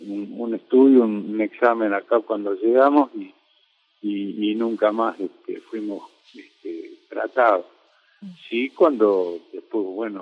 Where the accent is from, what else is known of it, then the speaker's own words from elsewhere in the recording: Bahía Blanca, Buenos Aires Province, Argentina; Yo soy de Bahía Blanca y, bueno, en este momento estoy residiendo en Bahía Blanca también.